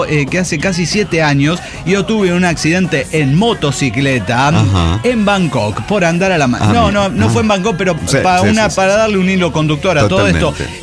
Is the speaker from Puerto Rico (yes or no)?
no; Delicias, Chihuahua, Mexico; de Delicias, Chihuahua.